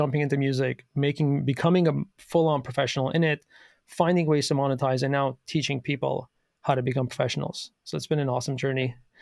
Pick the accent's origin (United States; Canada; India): Canada; born there; I was born in Canada